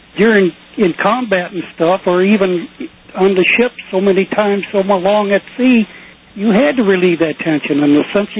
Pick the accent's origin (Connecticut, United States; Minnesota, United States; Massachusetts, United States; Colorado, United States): Minnesota, United States; Wabasha; I'm from Wabasha.